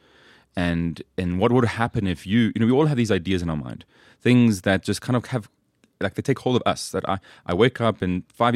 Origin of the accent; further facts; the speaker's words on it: South Africa; born there; I was born in South Africa, but I come from an Italian family. So my mom and my dad are both Italian.